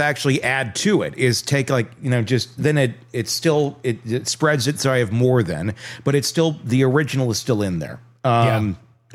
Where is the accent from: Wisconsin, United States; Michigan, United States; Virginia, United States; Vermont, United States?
Wisconsin, United States